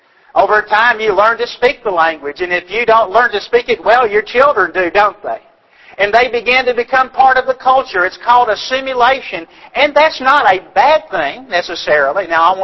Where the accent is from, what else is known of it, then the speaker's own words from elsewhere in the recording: the South, United States; Now, I'm from the South. You'd have to appreciate the Civil War in the South.